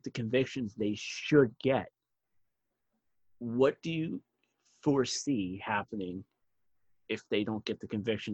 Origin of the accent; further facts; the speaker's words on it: New Jersey, United States; And I would know because I'm originally from Jersey.